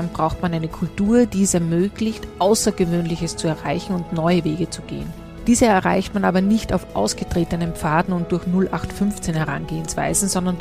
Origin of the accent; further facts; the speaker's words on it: Salzburg, Austria; weil das ist mir empfohlen worden als Salzburgerin, das so zu bestellen.